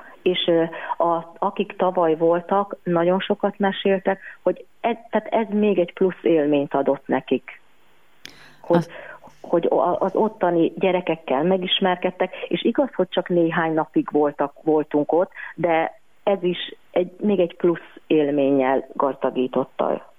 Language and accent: Hungarian; Great Hungarian Plain, Hungary; mert mi alföldi gyerekek vagyunk